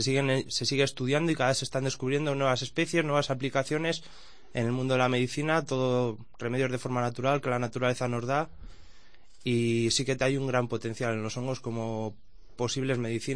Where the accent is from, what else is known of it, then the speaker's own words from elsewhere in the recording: Aranda de Duero, Castile and León, Spain; Yo también soy burgalés, soy de Aranda de Duero, pero vivo aquí